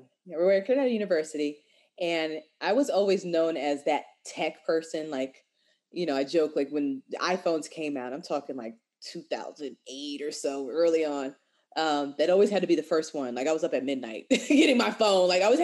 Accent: Albany, New York, United States; It was just me, my mother, my father, and my brother growing up in Albany, upstate.

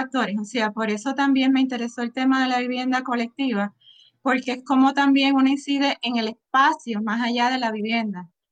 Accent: Puerto Rico; Soy de Puerto Rico y soy profesora de arquitectura y diseñadora comunitaria.

